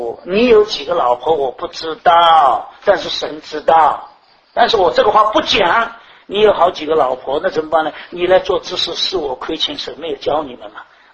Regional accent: China; 用我们中国人讲是，

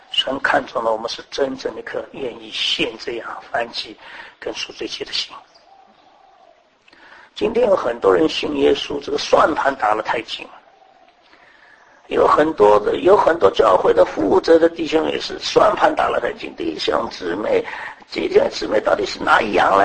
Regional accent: China; 假如这个事情在我们中国人中间的话，我就是再有能力的了

